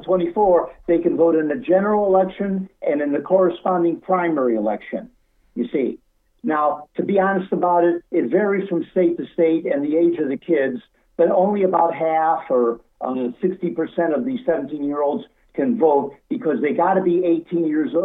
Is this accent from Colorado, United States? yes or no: no; Illinois, United States; Illinois, I'm from Illinois.